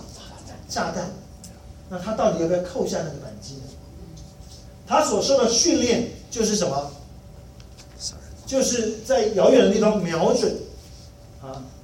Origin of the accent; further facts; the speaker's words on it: Taiwan; 不像我们是这个从台湾来的，台湾就是一个征兵制的地方，所以我们都要服兵役。